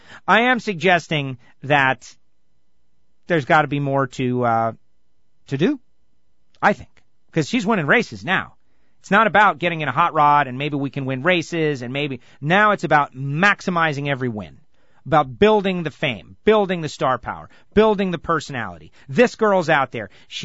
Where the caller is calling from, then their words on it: Maryland, United States; I'm calling from Maryland.